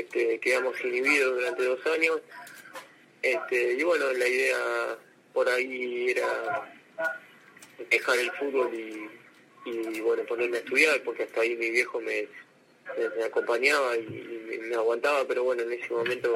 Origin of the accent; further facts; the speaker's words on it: Trelew, Chubut, Argentina; born there; also born or lived in Buenos Aires; nací en Trelew, en provincia de Chubut, y bueno, hice el fútbol infantil como en todos lados. Comencé a jugar en divisiones juveniles en la calle de Comodoro, estuve 2 años y me fui a Buenos Aires